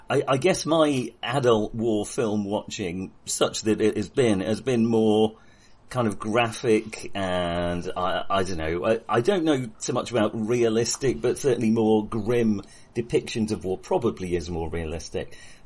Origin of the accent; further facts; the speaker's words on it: Wales, United Kingdom; I am the Welsh baritone of this podcast